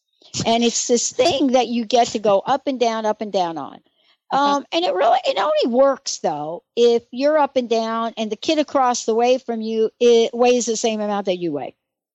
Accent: New York City, New York, United States; I'm a girl from the Bronx. I grew up in the projects.

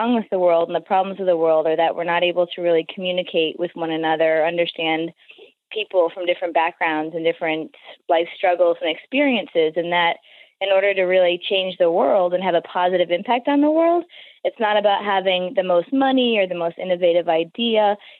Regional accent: United States; Yeah, I'm American

